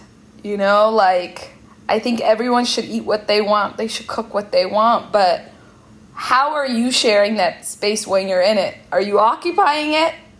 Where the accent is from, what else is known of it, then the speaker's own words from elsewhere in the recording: Seattle, Washington, United States; And by home, I mean like growing up in Seattle and eating a lot with Ethiopians and Eritreans.